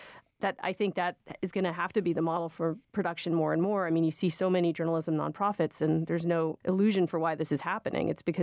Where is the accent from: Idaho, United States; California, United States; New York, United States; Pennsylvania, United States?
New York, United States; I grew up in the Village. We have an apartment. My parents have been there since 68.